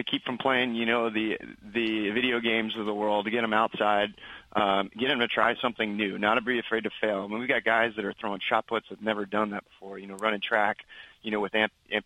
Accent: Pennsylvania, United States; Yeah, I am from Pennsylvania. The other side, though.

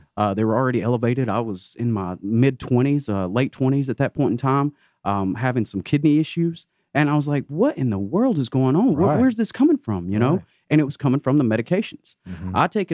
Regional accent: Georgia, United States; I moved back here to be with my family. That's where I'm from. I grew up in Northeast Georgia.

